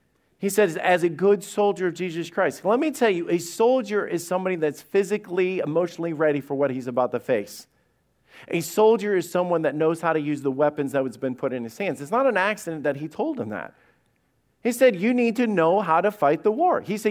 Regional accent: Alabama, United States; I told you guys, I grew up in Alabama.

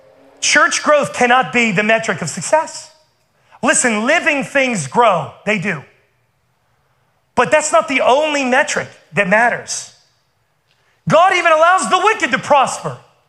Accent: West Virginia, United States; now in Charlotte, United States; Because I grew up in West Virginia mowing like everybody's yard.

